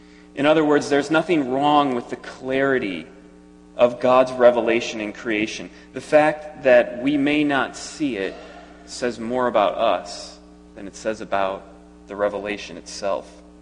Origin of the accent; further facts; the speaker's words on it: Chicago, Illinois, United States; I'm from Chicago, for those of you who don't know